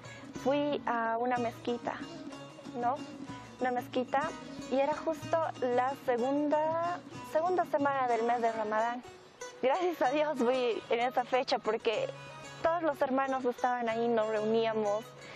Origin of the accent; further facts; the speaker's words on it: La Paz, Bolivia; Hemos tomado el camino del Islam, gracias a Dios. Yo soy boliviana, soy paceña, amo mi ciudad.